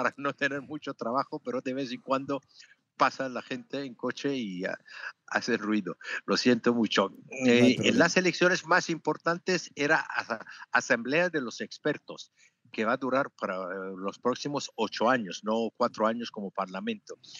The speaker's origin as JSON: {"language": "Spanish", "country": "Iran", "also_born_or_lived": "Italy", "moved": "as an adult", "said": "Yo me fui de Irán para estudiar a la universidad en 1969"}